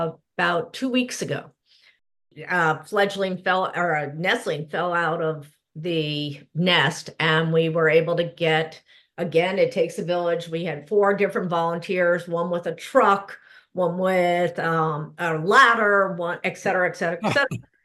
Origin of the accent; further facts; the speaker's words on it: Port Washington, New York, United States; also born or lived in East Hampton; I'm from pretty much out here, Port Washington during the winter and East Hampton during the summer. We came out every summer and every weekend of my life. And then in 2001, my husband and my two children and I moved out here full time.